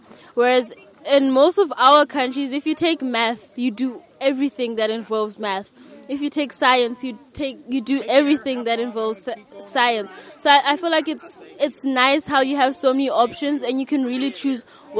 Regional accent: South Africa; now in Atlantic, United States; Yes, I'm an Irish student. I'm from South Africa and I live in Atlantic, Iowa now.

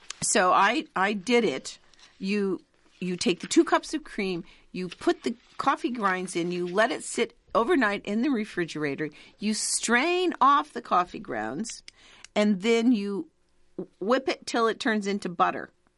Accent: United States; But, you know, we're American. We can do what we want, right?

